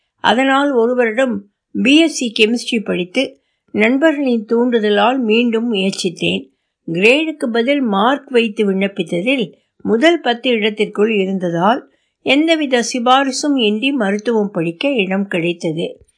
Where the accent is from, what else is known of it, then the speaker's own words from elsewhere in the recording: Chidambaram, Tamil Nadu, India; சிதம்பரம் நான் பிறந்த ஊர். ஆரம்ப பள்ளி படிப்பு 8வது வரை அங்குதான்.